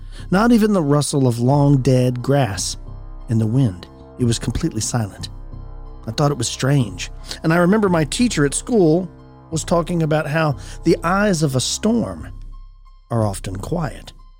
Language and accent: English; Somerset, California, United States; I grew up in Somerset, California, in an unincorporated part of El Dorado County. We lived on 5 acres.